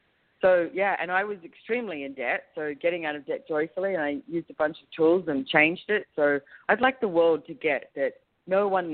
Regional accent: Australia; I'm from Australia, and I think it's very funny, when I went to America and I was traveling around, this is many years ago, when I was like 19

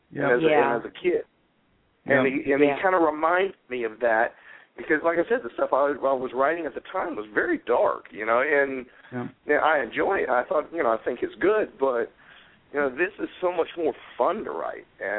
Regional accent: Spanish Fort, Alabama, United States; now in New York, United States; Also, my hometown of Spanish Fort and Baldwin County, and here, like I said, here in New York.

